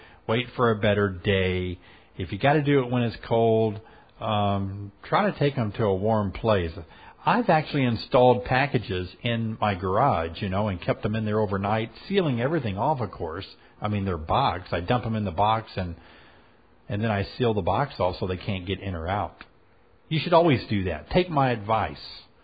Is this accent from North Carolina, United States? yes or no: no; Tennessee, United States; from the hills of Tennessee, my hometown, woo-hoo, or my home state, woohoo.